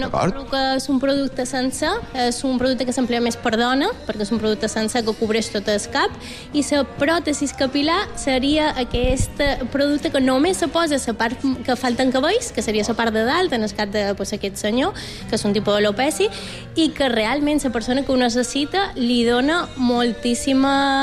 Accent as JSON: {"language": "Catalan", "town": "Barcelona", "region": "Catalonia", "country": "Spain", "said": "De Barcelona."}